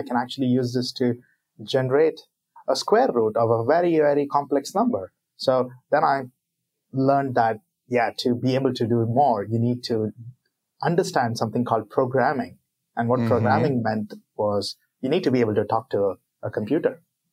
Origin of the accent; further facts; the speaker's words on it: India; I come from India